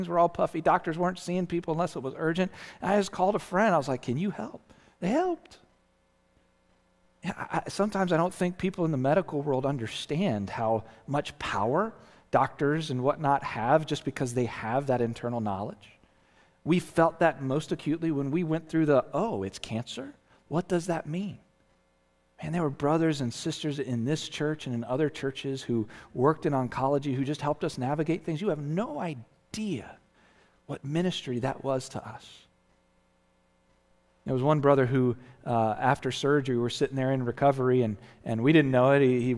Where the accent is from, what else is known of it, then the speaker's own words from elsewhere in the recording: Chesapeake Bay, United States; You know, I grew up on the Chesapeake Bay